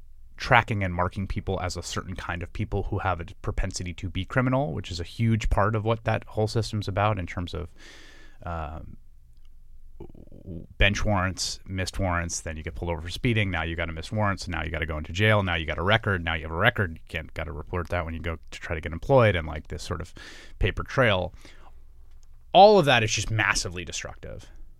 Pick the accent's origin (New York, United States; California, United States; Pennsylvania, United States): New York, United States; because I grew up in New York in the 80s and 90s.